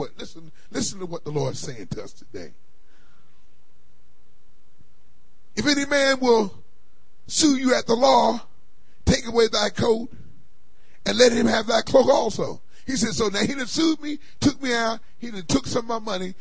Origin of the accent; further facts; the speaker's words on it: Philadelphia, Pennsylvania, United States; I grew up in Philadelphia. That's how it was. I grew up in the ghettos. I mean the hard, cold ghettos. That's where I grew up in.